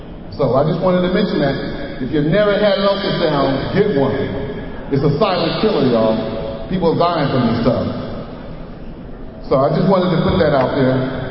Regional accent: Pueblo, Colorado, United States; also born or lived in Clovis, New Mexico / Odessa, Texas; I was born in Clovis, New Mexico, raised in Pueblo, Colorado, and Odessa, Texas. These little small towns in the Midwest, right?

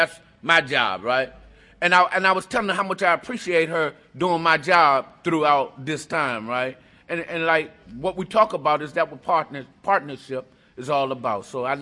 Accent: Washington, District of Columbia, United States; like I'm from D.C. too. I need to say that, right? I'm from Southeast D.C.

